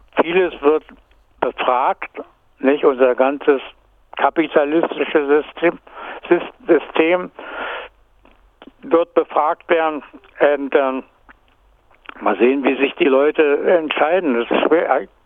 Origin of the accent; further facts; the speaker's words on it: Germany; now in Australia; Wir hatten nie Schwierigkeiten als Deutsche hier in Australien.